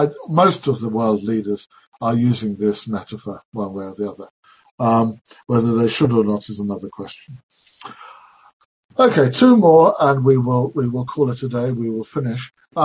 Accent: Scotland, United Kingdom; I am more Scottish than English, so I'm allowed to joke about these things.

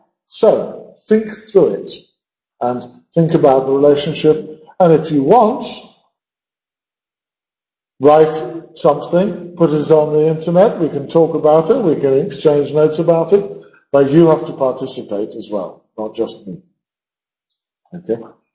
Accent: United Kingdom; because I'm British, is ironic.

